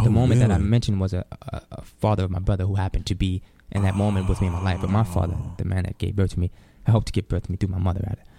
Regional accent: New Orleans, Louisiana, United States; I'm like, you from New Orleans? Yeah, from New Orleans. And then my accent starts to come out.

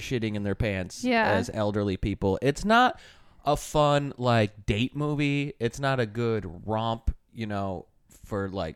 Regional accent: Michigan, United States; Yeah, I think if you go back to my hometown, it's all they're all still doing that.

